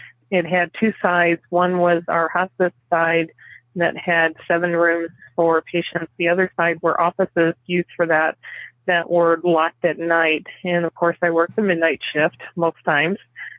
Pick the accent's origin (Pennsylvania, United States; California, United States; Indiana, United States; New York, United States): Indiana, United States; I am a nurse from Indiana, and I have worked as a hospice nurse for the last almost 2 years.